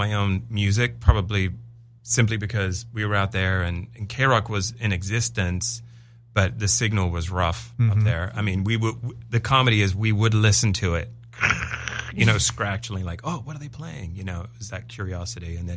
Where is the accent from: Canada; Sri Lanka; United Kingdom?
United Kingdom; I'm English. They're English. He's my uncle.